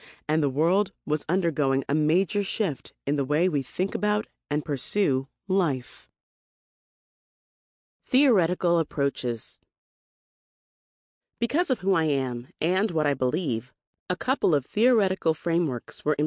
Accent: New York City, New York, United States; also born or lived in Lagos, Nigeria / Augusta, Georgia / Atlanta, Georgia; now in Houston, United States; I was born in Lagos, Nigeria, and immigrated to the United States at age 4. I grew up in New York City and Augusta, Georgia, in a two-parent, middle-income household.

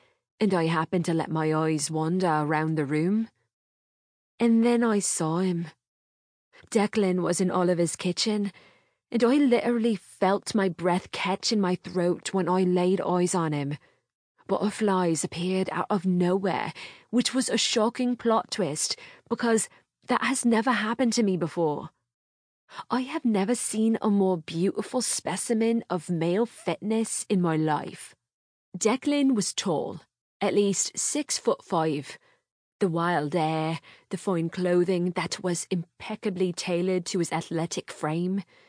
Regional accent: Birmingham, West Midlands, United Kingdom; born there; I was born in Birmingham and didn't even leave home to go to uni, having earned my degree from the University of Birmingham.

